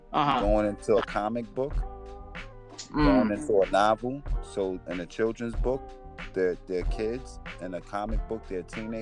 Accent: New York, United States; Well, I'm from the Bronx, New York. My mom had 11 kids. I'm the youngest boy.

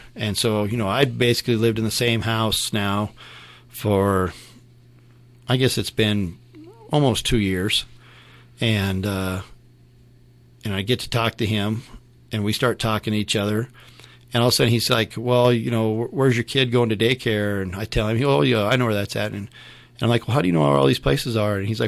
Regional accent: Riverton, United States; You know, I'd gone back to my hometown, Riverton, thought maybe that might be it.

